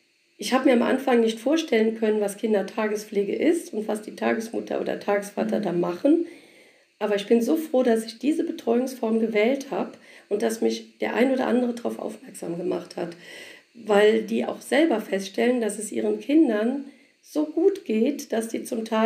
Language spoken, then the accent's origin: German; Rhineland-Palatinate, Germany; ich komme aus Rheinland-Pfalz